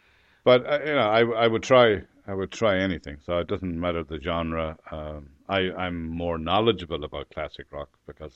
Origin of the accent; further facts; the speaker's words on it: Ireland; totally Gaelic-speaking area. And while I was there, my mother was the principal of the local school in my hometown, and there was an Irish radio program called The School Around the Corner.